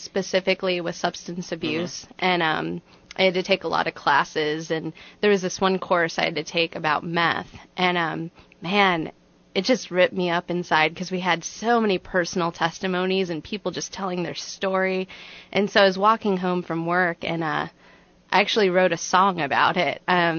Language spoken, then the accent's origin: English; Hammond, Indiana, United States; Yeah, I was born and raised in Hammond. I went to Riley Elementary, which no longer exists.